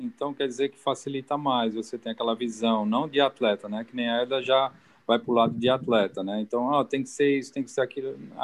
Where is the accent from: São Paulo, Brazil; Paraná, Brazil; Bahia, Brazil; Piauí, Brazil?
São Paulo, Brazil; aí eu fui campeão paulista, que eu sou de São Paulo, né?